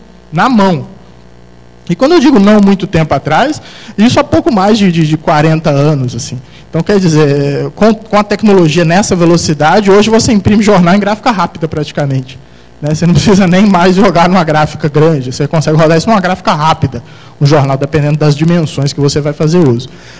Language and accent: Portuguese; Vitória, Espírito Santo, Brazil; now in Porto Alegre, Brazil; Tá frio aqui em Porto Alegre, né? Nossa mãe do céu. Eu que vim de Vitória